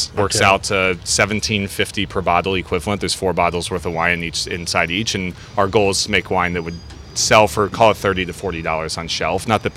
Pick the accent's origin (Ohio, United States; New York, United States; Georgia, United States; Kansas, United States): Ohio, United States; Cincinnati; I'm originally from Cincinnati, and I've looped the country a couple times.